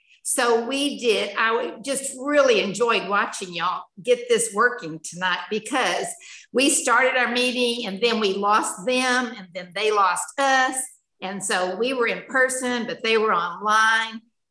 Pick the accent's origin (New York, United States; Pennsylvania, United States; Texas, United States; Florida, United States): Texas, United States; San Antonio; also born or lived in Midland, Texas; I was born in Midland, Texas. Shortly after I was born, we moved to San Antonio, and that's where I grew up.